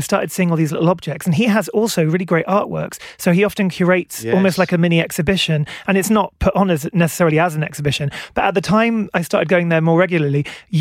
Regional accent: England, United Kingdom; but I grew up in England.

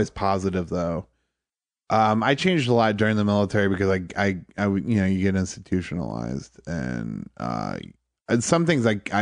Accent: Toledo, Ohio, United States; I grew up in Toledo.

